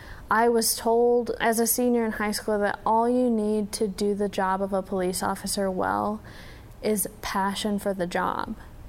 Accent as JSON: {"language": "English", "town": "Texarkana", "region": "Texas", "country": "United States", "tie": "born there", "said": "I was born in Texarkana in Texas. It's a city near where Oklahoma, Arkansas, Texas, and Louisiana come together."}